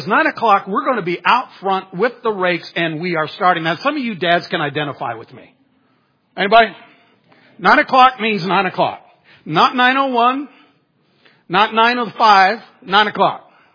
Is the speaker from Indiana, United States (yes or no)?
yes; Winona Lake, Indiana, United States; And where we grew up in Winona Lake, there were 50 trees on our property.